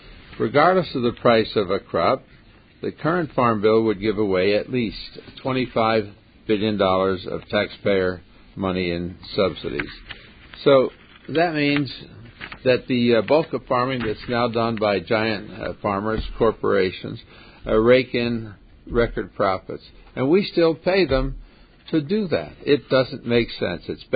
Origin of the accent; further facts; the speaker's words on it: New Jersey, United States; I remind you that I come from the Garden State, that while it's sometimes forgotten that New Jersey does have a farm population